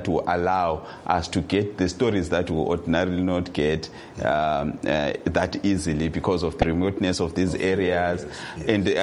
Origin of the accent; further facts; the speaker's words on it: Plumtree, Matabeleland South, Zimbabwe; in Plumtree, my hometown, we use Kalanga.